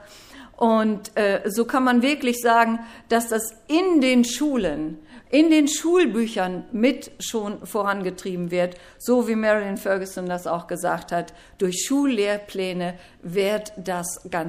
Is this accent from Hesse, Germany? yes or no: yes; Hesse, Germany; wir kommen ja aus Hessen.